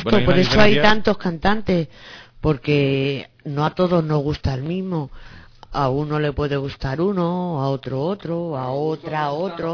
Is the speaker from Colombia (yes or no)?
no; Linares, Andalusia, Spain; Y yo más que de mi tierra, que de Linares y Jaén.